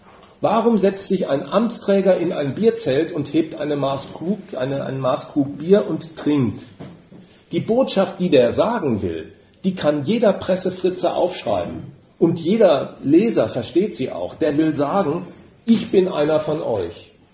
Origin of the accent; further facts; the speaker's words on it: North Rhine-Westphalia, Germany; Denk mal, ich komme also originär aus dem Ruhrpott